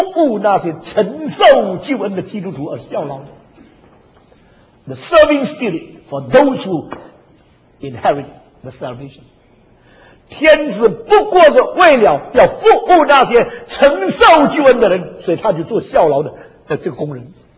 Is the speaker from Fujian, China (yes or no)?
yes; Xiamen, Fujian, China; moved away; 我回到厦门去，不是前两年，去年，因为我五十年离开我的家乡没有回去过，所以故意到了1999年，我离开厦门五十年那一年